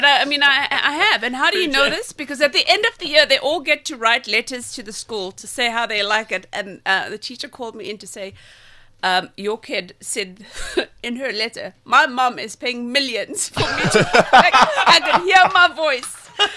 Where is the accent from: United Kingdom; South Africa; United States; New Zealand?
South Africa; Durban, KwaZulu-Natal; I grew up in Marion Hill.